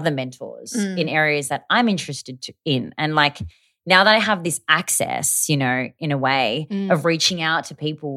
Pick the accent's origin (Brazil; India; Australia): Australia; now in Los Angeles, United States; Yeah, Australian, okay, cool. But LA now.